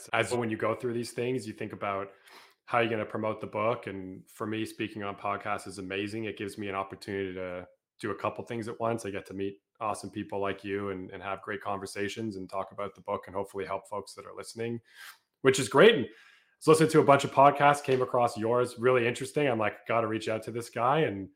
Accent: Toronto, Ontario, Canada; born there; So I was born in Toronto.

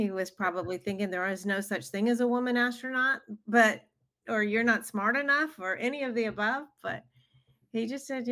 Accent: Georgia, United States; Well, growing up in Georgia, my dad was a medical student, and I have three brothers growing up, and there was no money.

